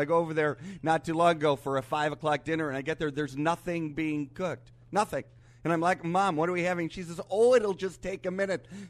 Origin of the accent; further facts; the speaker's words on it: Milwaukee, Wisconsin, United States; That's where my family is from. I went to school miles from here. I'm from Milwaukee, but I went to school, a boarding high school called St. Lawrence Seminary in Mount Calvary, Wisconsin.